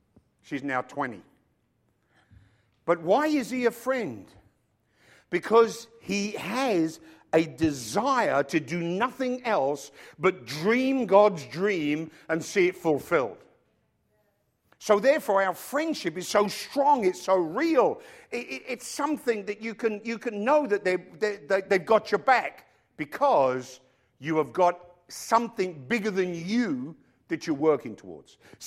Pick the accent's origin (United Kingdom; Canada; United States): United Kingdom; England; I'm an Englishman.